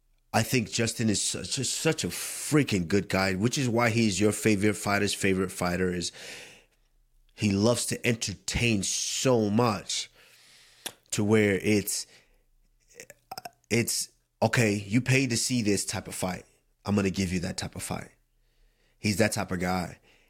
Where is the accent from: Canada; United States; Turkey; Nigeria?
Nigeria